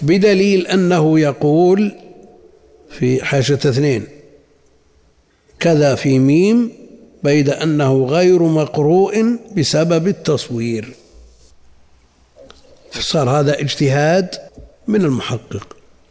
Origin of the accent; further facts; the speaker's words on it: Qassim Province, Saudi Arabia; وهذا هذا الملح اللي وشيجر والشقة عندنا بالقصيم وغيره كلها تذوب